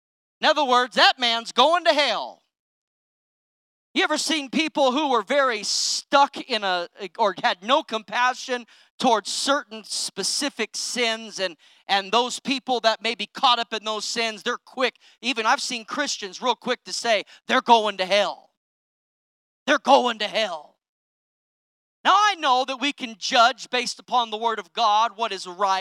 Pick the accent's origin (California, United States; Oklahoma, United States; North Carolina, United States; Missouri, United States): California, United States; Growing up in California, I've had the unfortunate privilege of seeing many arguments on the streets.